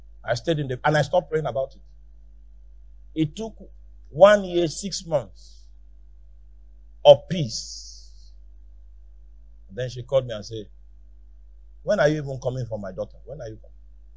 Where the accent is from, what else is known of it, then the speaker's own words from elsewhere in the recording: Northern Nigeria, Nigeria; And I'm from Northern Nigeria.